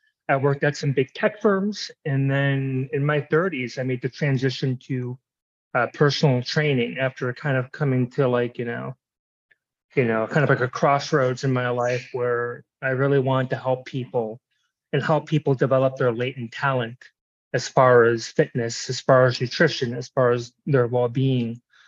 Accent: Chicago, Illinois, United States; also born or lived in Boston; I'm a personal trainer and coach. I was born and raised in Chicago. I was schooled out east in Boston.

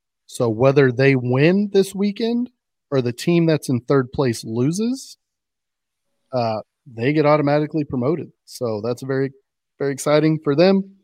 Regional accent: Houston, Texas, United States; growing up in Houston, I used to listen to Rock 101 all the time.

